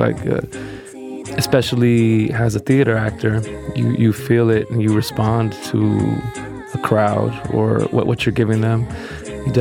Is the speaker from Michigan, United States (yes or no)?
no; Bay Point, California, United States; also born or lived in San Francisco; I was born in San Francisco, grew up in West Pittsburgh, now known as Bay Point, but I spent a lot of my growing up in San Francisco.